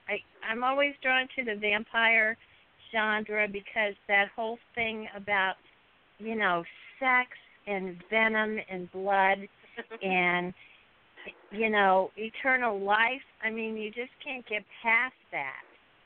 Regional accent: the South, United States; I'm from the South.

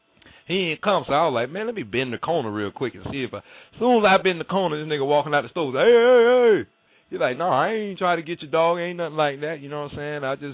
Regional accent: Florida, United States; I'm from Florida down here looking for some of that good, you know what I'm saying, that good pine.

